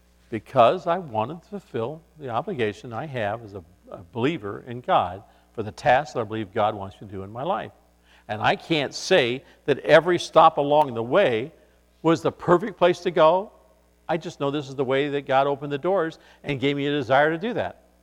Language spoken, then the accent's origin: English; California, United States; now in New York, United States; They say, where are you from? And I say, I'm from California. And they say, why in the world would you go to New York?